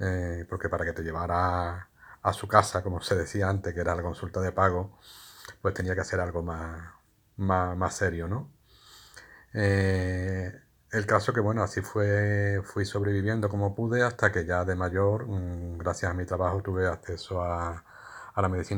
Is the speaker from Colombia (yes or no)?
no; Seville, Andalusia, Spain; tengo 57 años, soy de Sevilla